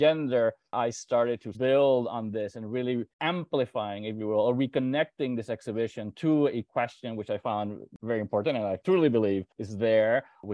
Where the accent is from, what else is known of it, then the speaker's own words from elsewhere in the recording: Puerto Rico; growing up in Puerto Rico with Cuban parents. Growing up in the Caribbean, in Puerto Rico, the question of identity or belonging was always kind of there